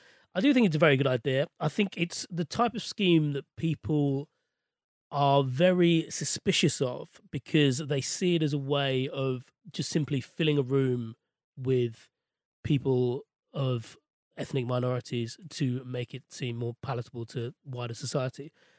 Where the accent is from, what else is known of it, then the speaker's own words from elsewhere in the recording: London, United Kingdom; I was born and raised in West London.